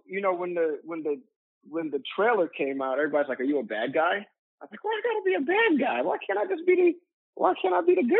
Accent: Manhattan, New York, United States; No, I grew up in Manhattan.

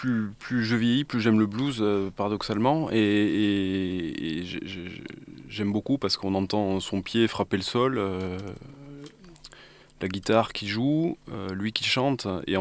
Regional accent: Toulouse, Occitanie, France; also born or lived in Paris; now in Montpellier, France; Je suis toulousain d'origine. Je suis passé par Paris pendant 10 ans, et puis je cherchais à rejoindre la mer. Donc je suis passé par Montpellier, je me suis arrêté.

